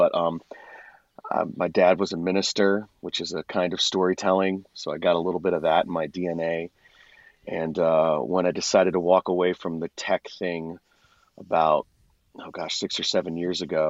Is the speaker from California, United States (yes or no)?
yes; California, United States; also born or lived in East Coast; Well, I moved to California from the East when I was a kid.